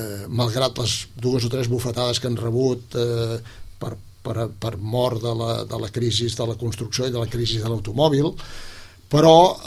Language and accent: Catalan; Catalonia, Spain; i me n'alegro profundament com a català, que Catalunya és una de les regions europees